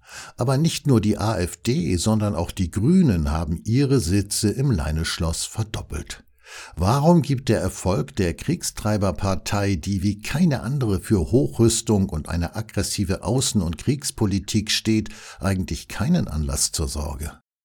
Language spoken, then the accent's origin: German; Lower Saxony, Germany; Als Niedersachse finde ich diese Erkenntnis hochgradig schockierend.